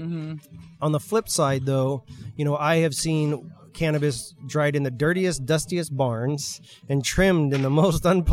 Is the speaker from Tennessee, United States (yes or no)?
no; California, United States; Well, I'm a native Californian and I come from the cannabis industry.